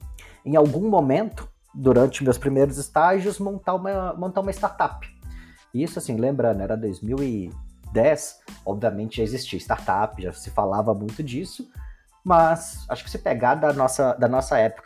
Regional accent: Minas Gerais, Brazil; Eu sou do interior de Minas, na região do Vale do Aço ali, então tem duas siderúrgicas grandes na cidade

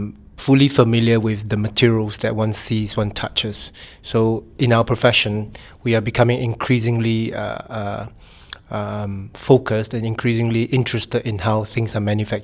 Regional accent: Singapore; moved away as an adult; now in London, United Kingdom; I'm a Singaporean and I've moved to London 3.5 years ago.

